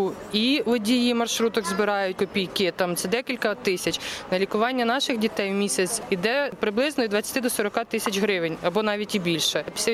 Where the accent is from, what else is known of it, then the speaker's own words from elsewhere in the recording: Kyiv, Ukraine; У мене теж дитина хворіє первинним імунодефіцитом. Ми з Києва.